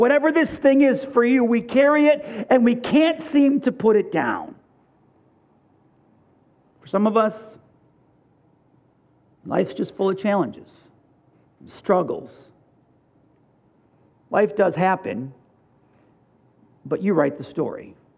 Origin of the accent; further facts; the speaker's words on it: Buffalo, New York, United States; I grew up in Buffalo.